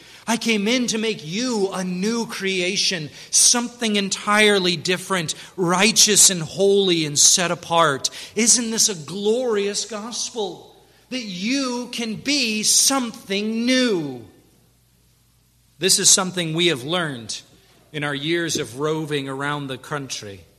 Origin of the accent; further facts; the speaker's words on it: United States; Because I'm an American. I don't patch clothes.